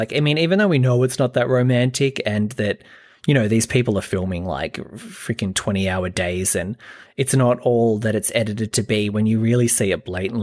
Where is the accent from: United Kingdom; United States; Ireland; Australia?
Australia; Despite being Australian